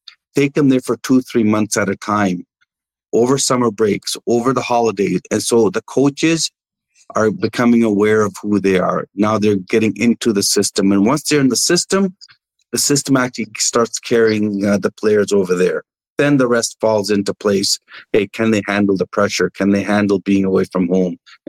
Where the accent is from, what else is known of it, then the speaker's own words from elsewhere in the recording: Punjab, India; Listen, I'm Punjabi. I'm Indian, right? We always want a deal.